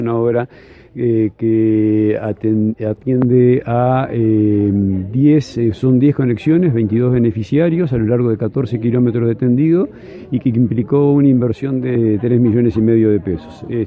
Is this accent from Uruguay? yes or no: yes; Uruguay; Yo creo que esas cosas nos acercan como uruguayos y contribuyen de alguna manera a generar ciudadanía